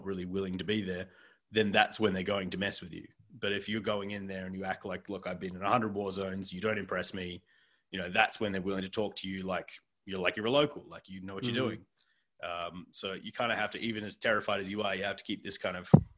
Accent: Australia; accent: Australian; But when I'm after a few drinks, my accent goes, and all the Australian just twinges back in.

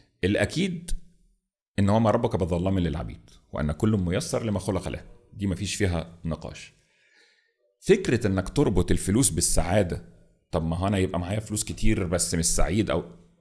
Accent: Egypt; بغض النظر إحنا تربينا فين في مصر

